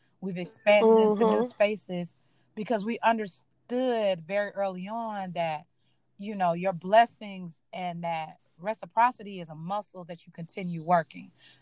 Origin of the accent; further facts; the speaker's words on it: Atlanta, Georgia, United States; being born and raised in Atlanta, I saw a lot of Black wealth very young. I didn't necessarily come from that. I came from, you know, we call it Collard Park. Georgia, which is so I'm from Atlanta, like true old Atlanta.